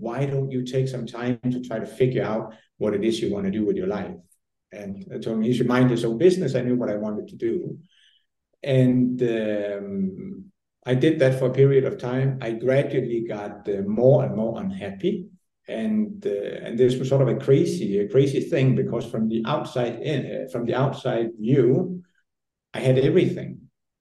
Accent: Denmark; moved away as an adult; So I'm originally from Denmark, born and raised, turning 48 this week, just to tell you how old I am as well. I left Denmark when I was 20, 23 to enter the family business.

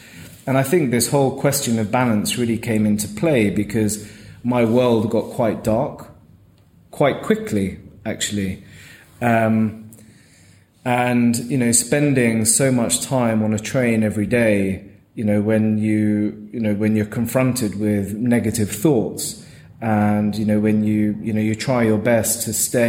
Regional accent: London, United Kingdom; even though I was born and bred in London, when I married Kirsten, my wife, you know, being a South Londoner that I still consider myself to be

